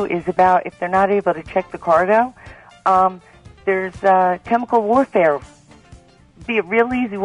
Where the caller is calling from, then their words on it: Toms River, New Jersey, United States; Tom's River, New Jersey.